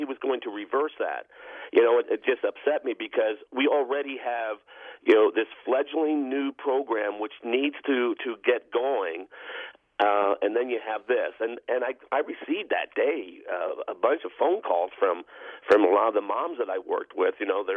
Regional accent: Pennsylvania, United States; I'm from Lebanon County.

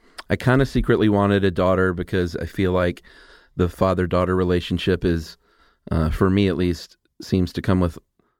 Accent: Atlanta, Georgia, United States; Well, I'm from Atlanta.

